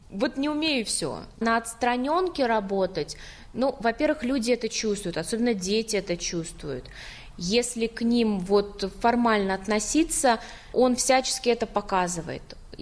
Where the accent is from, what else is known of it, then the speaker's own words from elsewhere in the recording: Saint Petersburg, Russia; Да, лором, ну потому что это как наши все питерские дети, я коренная.